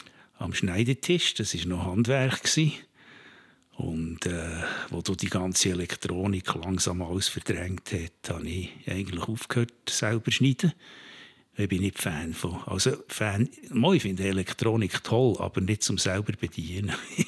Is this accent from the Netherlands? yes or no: no; Bern, Switzerland; ich bin in Bern aufgewachsen. Ich bin ein Berner ursprünglich. Ein breiter Wankdorf-Bub. Und bin dort auch in die Schule.